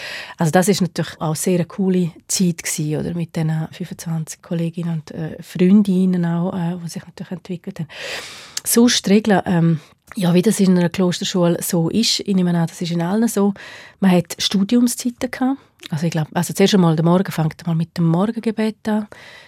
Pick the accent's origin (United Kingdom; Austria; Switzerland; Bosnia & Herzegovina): Switzerland; Domat/Ems, Graubünden; also born or lived in Disentis; Ich bin halt in Domadems aufgewachsen.